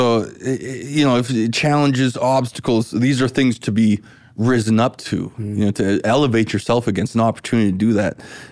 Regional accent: New Westminster, British Columbia, Canada; in New Westminster in Vancouver.

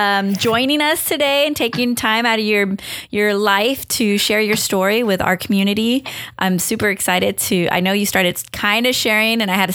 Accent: Long Beach, California, United States; We're from Long Beach, California.

